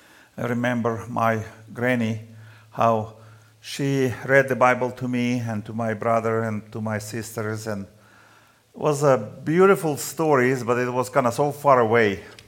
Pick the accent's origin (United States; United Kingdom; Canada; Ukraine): Ukraine; English is a second language; I am from Ukraine. I was born in a former Soviet Union. My mother and father and my grandmother were believers. We were living in a very small village, and I got saved when I was 20.